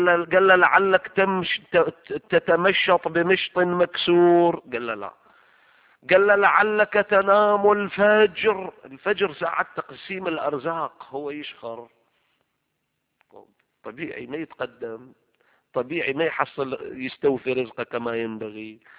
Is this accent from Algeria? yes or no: no; Iraq; إحنا هناك بالفرات عندنا بكربلاء والنجف نسمع المثل شكل ثاني